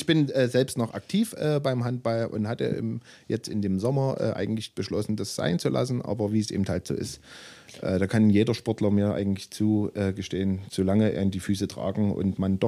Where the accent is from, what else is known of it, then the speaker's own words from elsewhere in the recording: Riesa, Saxony, Germany; born there; Also ich bin im Frühjahr 81 in Riesa auf die Welt gekommen. Riesa, SC Riesa, bekannt vielleicht Sportstadt Riesa.